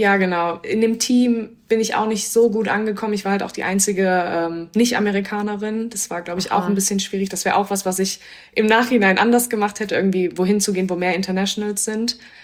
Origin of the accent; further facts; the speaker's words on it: Kassel, Hesse, Germany; born there; 23 Jahre alt, komme gebürtig aus Kassel